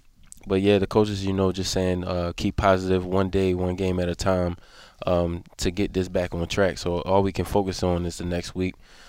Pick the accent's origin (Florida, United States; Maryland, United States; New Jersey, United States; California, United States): Maryland, United States; Baltimore; Oh, yeah, I'm from Baltimore.